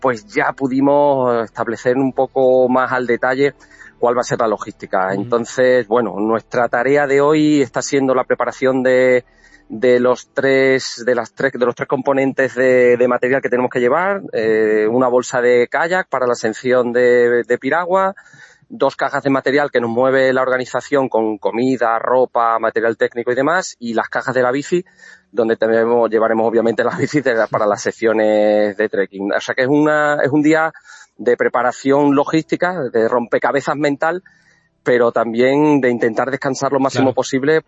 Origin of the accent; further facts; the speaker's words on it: Spain; Francia tiene 9 equipos y nosotros españoles somos 8 equipos participantes